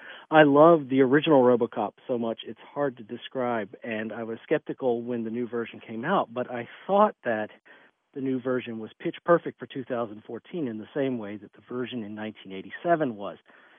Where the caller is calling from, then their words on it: Wake Forest, North Carolina, United States; I'm calling from Wake Forest, North Carolina